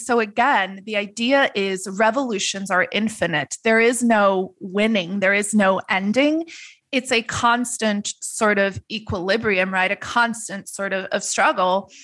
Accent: Netherlands; English is a second language; When I was a kid growing up in Holland

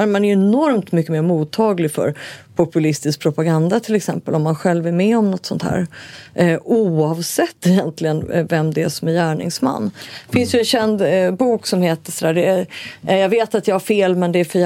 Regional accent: Sweden; Alltså, som infödd svensk är det ju

